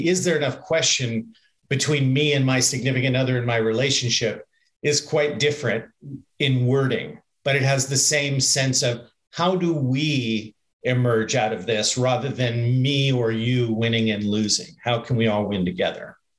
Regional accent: Canada; I'm Canadian, by the way

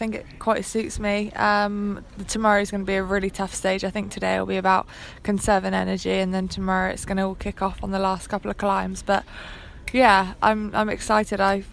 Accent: United Kingdom; being a British rider

